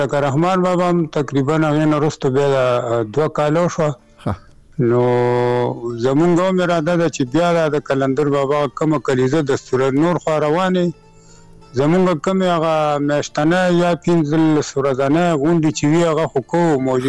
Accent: Badaber, Khyber Pakhtunkhwa, Pakistan; دا زمونږ بس پدری یعنی پلار نیکه کلی دی، خپل ذاتی کلی مو دی، پیدایش مې همدا دغه دی، استوګنه مې همدغه بډه بیره کې ده.

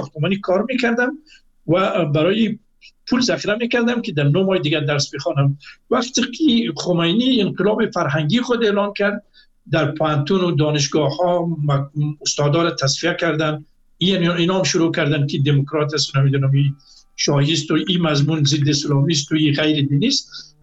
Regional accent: Afghanistan; moved away; من از افغانستان آمدم

